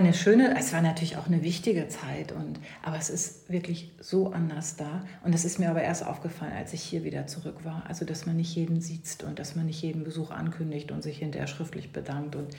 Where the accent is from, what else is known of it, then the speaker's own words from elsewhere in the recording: Northern Germany, Germany; Also wir sind beide Norddeutsche, was man, glaube ich, auch hört. Mhm. Und diese 10 Jahre am Bodensee, das ist eine lange Geschichte.